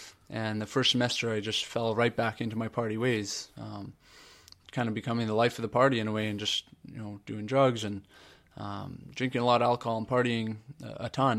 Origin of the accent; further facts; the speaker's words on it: Vancouver, British Columbia, Canada; I'm 29 years old. I'm from Vancouver, BC